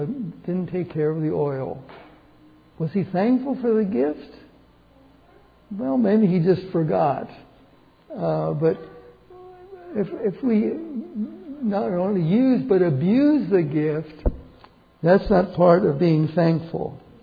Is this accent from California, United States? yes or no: no; Pennsylvania, United States; I grew up in Pennsylvania, by the way, in coal mine country. And many of my uncles were coal miners